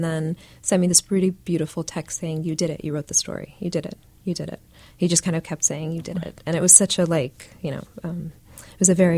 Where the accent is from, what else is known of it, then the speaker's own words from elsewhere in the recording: United States; how to be proud of the fact that I'm Arab and that I'm an American and that I can be both.